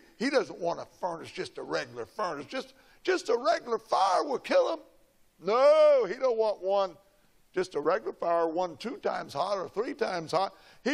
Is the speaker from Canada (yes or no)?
no; Illinois, United States; We're not from Chicago. We specify when people say, where are you from? We don't say Illinois because they almost immediately go to Chicago. We don't like Chicago. We don't want Chicago at all. We're southern Illinois.